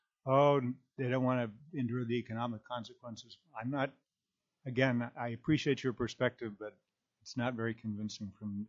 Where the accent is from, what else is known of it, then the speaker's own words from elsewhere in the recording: the South, United States; I grew up in the South in the 1960s